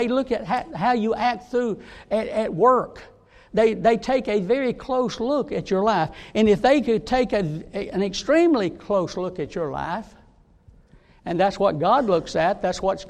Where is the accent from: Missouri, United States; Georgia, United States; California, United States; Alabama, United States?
Georgia, United States; this was in Georgia, and my hometown.